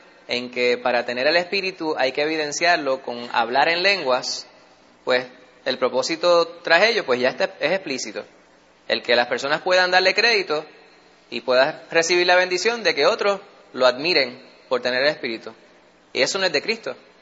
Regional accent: New York, United States; born there; Nosotros nacimos en Nueva York.

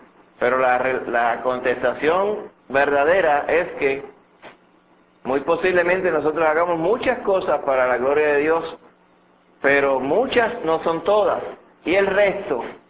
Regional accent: Puerto Rico; Acuérdense que en el contexto de nosotros como puertorriqueños

